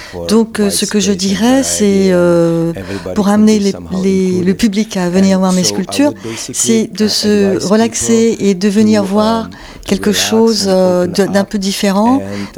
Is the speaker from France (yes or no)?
yes; France; also born or lived in United States; je suis française, j'ai vécu aux États-Unis pendant 30 ans et je suis peintre.